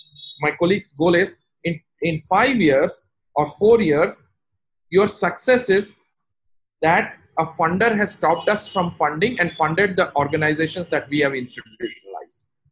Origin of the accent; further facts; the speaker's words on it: Togo; And I am from Togo.